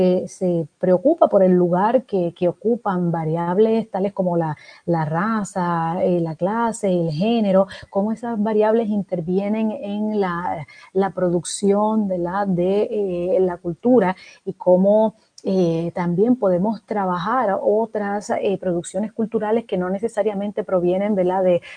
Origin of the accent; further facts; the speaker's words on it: Puerto Rico; característico de nosotros como puertorriqueños, caribeños y latinoamericanos